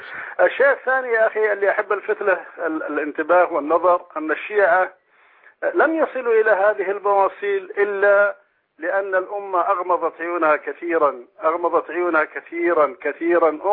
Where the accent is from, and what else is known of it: Saudi Arabia